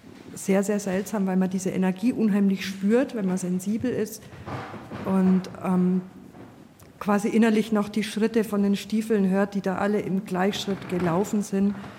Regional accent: Nuremberg, Bavaria, Germany; Also ich komme aus Nürnberg und da gibt es ja das große Aufmarschgelände, die große Straße.

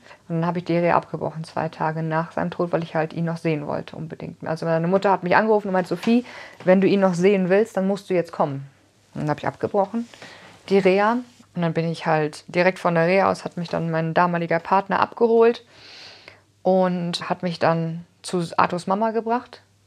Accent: Osnabrück, Lower Saxony, Germany; ich komme aus Osnabrück, liebäugel aber schon mit Bayern und den Bergen und dass ich da auf Dauer hinziehe.

